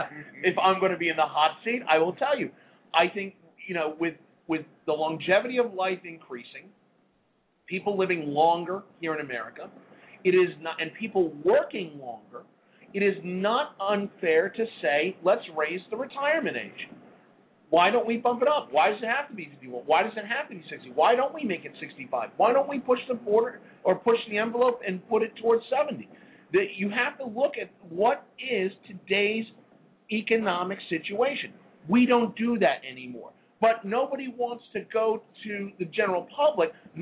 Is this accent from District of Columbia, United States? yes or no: yes; Washington, District of Columbia, United States; now in Melbourne, United States; So not only do I support the economy in my hometown of Washington, D.C., but I also do it down in Melbourne, Florida.